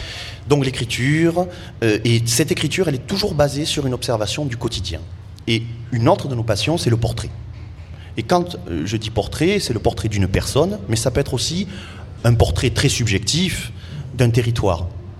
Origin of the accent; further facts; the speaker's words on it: Occitanie, France; un paysan du Rouergue, ma région d'origine